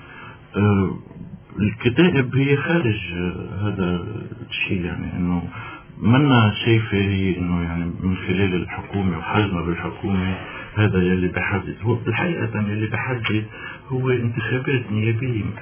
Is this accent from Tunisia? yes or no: no; Lebanon; ولكن أنا برأيي فات الأمور من إيدنا نحن كلبنانيين.